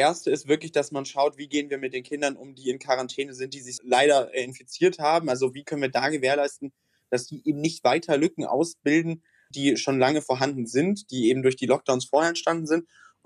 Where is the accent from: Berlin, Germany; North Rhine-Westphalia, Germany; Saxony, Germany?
North Rhine-Westphalia, Germany; In meinem Heimatland Nordrhein-Westfalen ist die Maskenpflicht ausgesetzt worden.